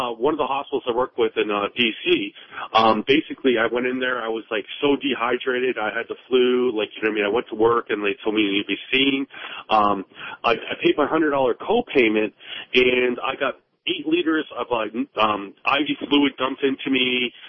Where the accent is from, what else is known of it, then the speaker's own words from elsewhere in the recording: Windsor, Ontario, Canada; now in Virginia, United States; I'm actually from Windsor, Ontario. I live in Virginia right now. I'm moving to D.C. Tomorrow, actually. I'm moving in three blocks away from the White House.